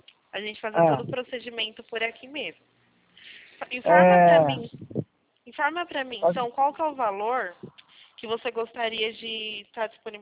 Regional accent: São Carlos, São Paulo, Brazil; Eu sou daqui da cidade de São Carlos

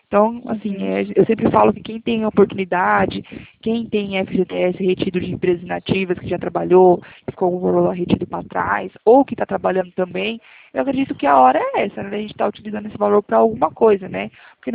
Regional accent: Presidente Prudente, São Paulo, Brazil; Nós somos aqui de Presidente Prudente, interior de São Paulo.

